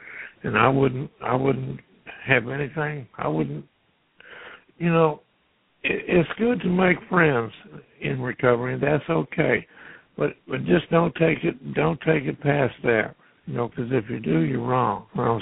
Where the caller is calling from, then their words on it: Fresno, Texas, United States; I'm calling from Fresno, Texas.